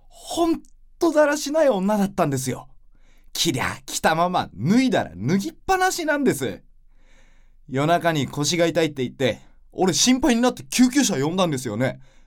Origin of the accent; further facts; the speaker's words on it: Tokyo, Japan; 東京生まれ、東京育ち。